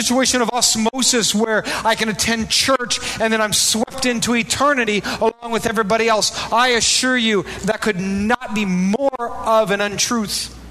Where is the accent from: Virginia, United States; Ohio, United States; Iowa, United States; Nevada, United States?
Iowa, United States; wasn't a lot of place for lengthy philosophical and spiritual discussions about demon possession growing up in Iowa